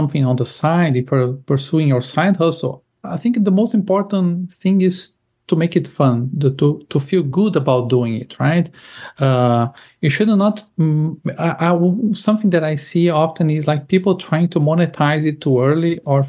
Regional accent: Brazil; also born or lived in Germany; now in Portugal; now, at this very moment, I'm in northern Spain, in Galicia, in a small city called Pontevedra. I'm originally from Brazil. I lived in Germany. I'm currently living in Portugal. But at this very moment, I'm in Spain.

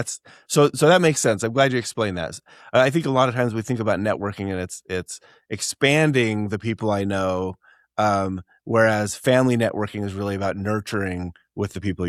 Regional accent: Utah, United States; Well, I will say I'm from Utah. Utah, I believe, is one of the capitals, perhaps, of multi-level marketing and door-to-door sales or direct-to-consumer sales.

